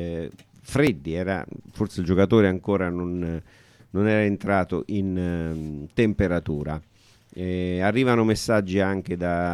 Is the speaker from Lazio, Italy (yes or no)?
yes; Lazio, Italy; È la mia terra di origine